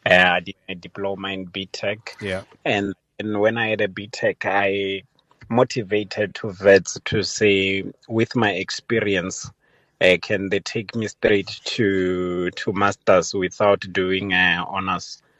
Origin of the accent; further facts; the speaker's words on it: Limpopo, South Africa; I'm originally from Venda.